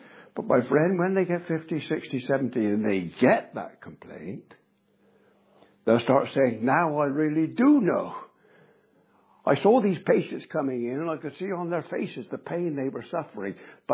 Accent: Bristol, South West England, United Kingdom; born there; Now, I was born in Southmead Hospital in Bristol.

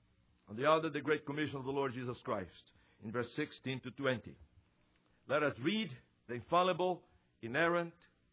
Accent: Brazil; English is a second language; Oh, where are you from? I said, I'm from Brazil. And my wife's from the Netherlands.

